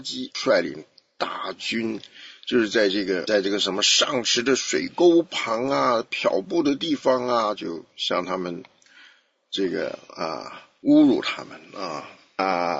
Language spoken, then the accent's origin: Chinese; Taiwan; 你知道我们从台湾来的读到这句话有特别的感受，你们不晓得啊。